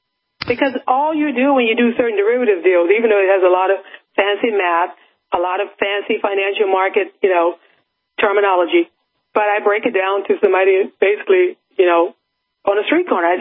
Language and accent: English; New Orleans, Louisiana, United States; I'm from New Orleans, and we're pretty straight shooters down here as well.